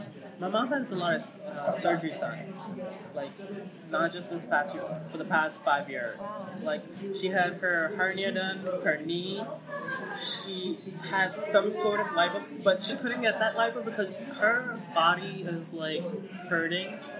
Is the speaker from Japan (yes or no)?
no; Pakistan; I was raised in Pakistan because my mom and dad came here, then were like looking for jobs